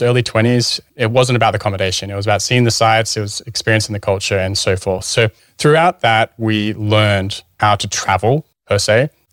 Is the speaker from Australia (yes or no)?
yes; Australia; You could stay there for about 3 months on our visa being Australian.